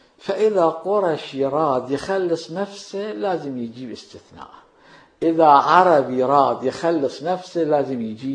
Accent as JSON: {"language": "Arabic", "country": "Iraq", "said": "أنا من العراق، ومن العراق شنو أسوي بيك؟"}